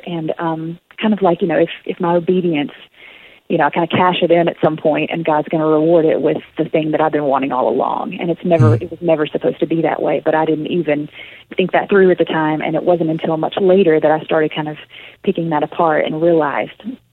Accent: the South, United States; accent: Southern; It's kind of like a Jenga game, you know, where you, my southern accent probably came out a lot right there.

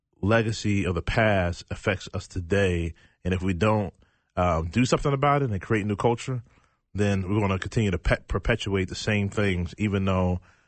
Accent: Richmond, Virginia, United States; So. Yeah, well, so I grew up in Richmond, Virginia.

